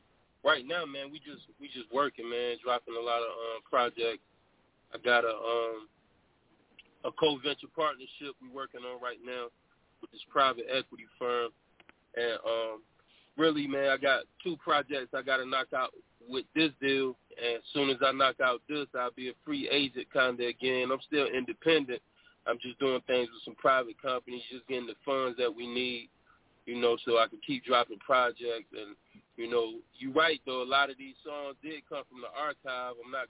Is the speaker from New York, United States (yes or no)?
no; Winnsboro, South Carolina, United States; now in Charlotte, United States; I am a Carolina boy. I'm born and raised in Winnsboro, South Carolina. Moved to Charlotte, like, 2012. So, you know, I'm just Carolina, man. I've always been in the Carolinas.